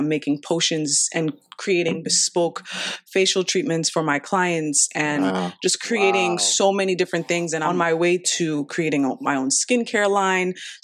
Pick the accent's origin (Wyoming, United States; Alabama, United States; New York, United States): New York, United States; I'm from New York, native New Yorker. Queens to Long Island. Still here in Long Island, unfortunately.